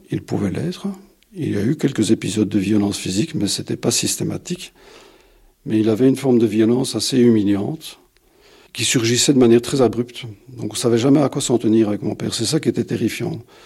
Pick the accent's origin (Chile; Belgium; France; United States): Belgium; Brussels, Brussels-Capital Region; now in Namur, Belgium; actuellement je suis retraité, j'ai 72 ans, je suis bruxellois d'origine et j'habite près de la ville de Namur.